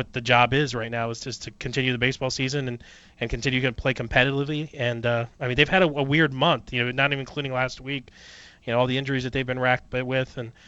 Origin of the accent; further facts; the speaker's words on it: Baltimore, Maryland, United States; now in Tampa Bay, United States; I spent 8-9 years here in Tampa Bay, but you know, Baltimore is always my home. It's always going to be my hometown.